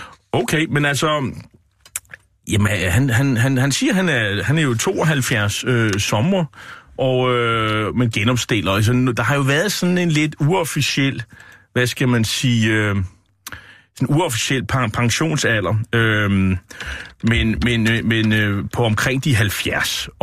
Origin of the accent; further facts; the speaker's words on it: Capital Region of Denmark, Denmark; jeg er jo fra Bornholm